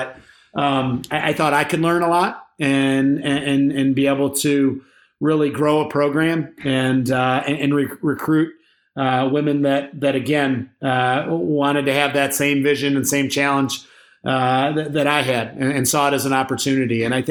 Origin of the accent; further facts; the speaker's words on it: Midwest, United States; it's growing up in the Midwest, I think, you know, it's a I think there's a genuineness